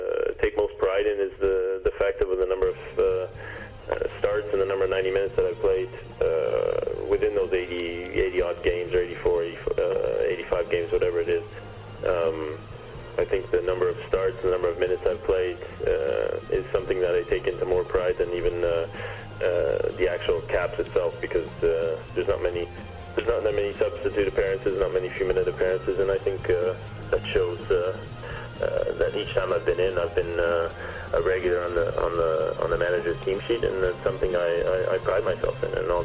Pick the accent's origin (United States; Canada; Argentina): Canada; especially early on in your career when Canada, we weren't playing that many games a season.